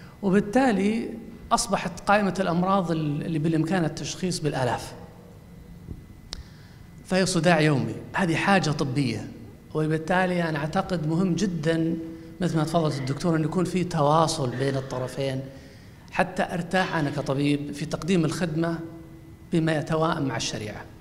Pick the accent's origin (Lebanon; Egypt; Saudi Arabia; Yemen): Saudi Arabia; الآن عندنا في السعودية من فترات طويلة جدا